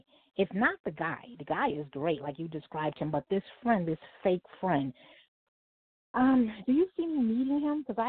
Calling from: Brooklyn, New York, United States; Right now I'm calling from Brooklyn, New York.

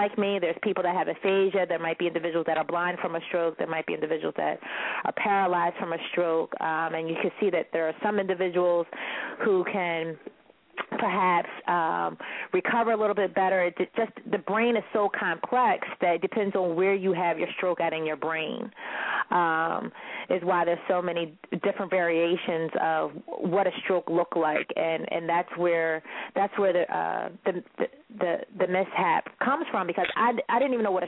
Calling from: Philadelphia, Pennsylvania, United States; I've crossed a lot of states today. I'm actually in Philadelphia right now.

